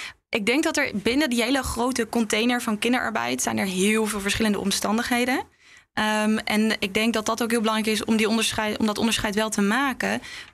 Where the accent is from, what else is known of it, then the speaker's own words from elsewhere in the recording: Netherlands; als ik kom uit Nederland. Ik ben niet opgegroeid met het gebruik van een kapmes.